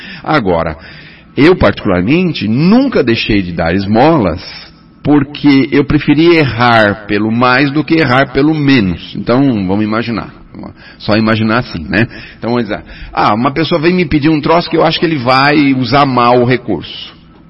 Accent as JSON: {"language": "Portuguese", "region": "São Paulo", "country": "Brazil", "said": "eu sou do centro de São Paulo, sou um peregrino, como é que se fala assim, aquelas pessoas que andam, né, pelo centro, ando muito pelo centro"}